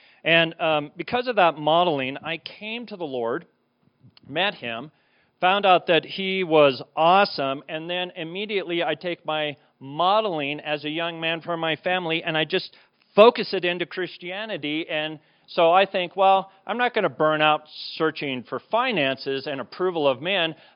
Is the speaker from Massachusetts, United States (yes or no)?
no; Colorado, United States; I was raised here in Colorado